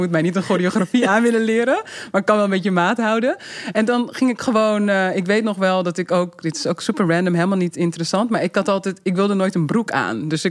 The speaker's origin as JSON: {"language": "Dutch", "town": "Uithoorn", "region": "North Holland", "country": "Netherlands", "tie": "born or raised there", "said": "Maar ik ben opgegroeid in Uithoren, dus niet heel ver hier vandaan."}